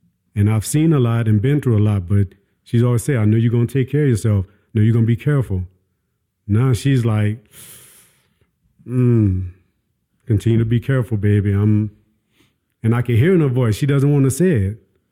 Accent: New Orleans, Louisiana, United States; I'm from Louisiana, from New Orleans. I get comfortable with you, that's coming out.

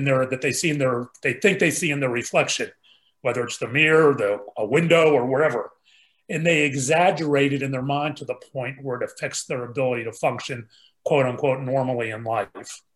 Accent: Pittsburgh, Pennsylvania, United States; now in Dallas, United States; I live in Dallas, Texas, non-practicing lawyer. I no longer practice. I grew up in Pittsburgh, PA.

